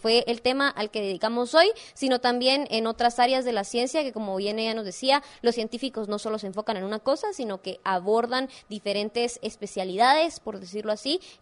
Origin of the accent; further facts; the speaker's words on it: Guatemala; mi niñez en Guate, en el techo de mi casa